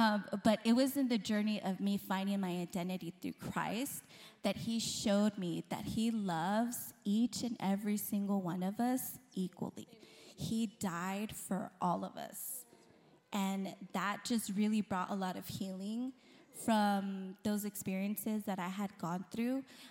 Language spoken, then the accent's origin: English; Los Angeles, California, United States; And growing up in LA and then moving to the Inland Empire, we like have the best of it all.